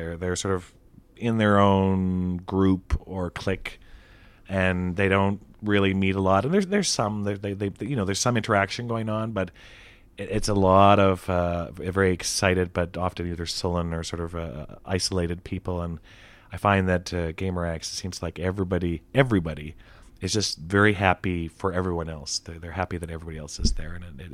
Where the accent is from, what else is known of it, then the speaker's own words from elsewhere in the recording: Canada; but then I'm from Canada, so it doesn't come up that often.